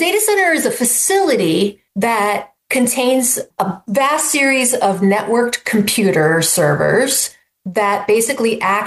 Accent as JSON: {"language": "English", "region": "Virginia", "country": "United States", "lives_now": "Illinois, United States", "said": "We have a bunch here in Illinois. I'm from Northern Virginia."}